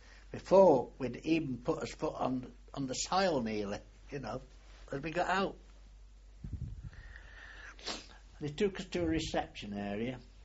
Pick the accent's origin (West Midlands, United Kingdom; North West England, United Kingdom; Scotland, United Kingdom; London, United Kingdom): North West England, United Kingdom; Manchester; they posted me to the RAOC company, which was situated in Manchester, my hometown.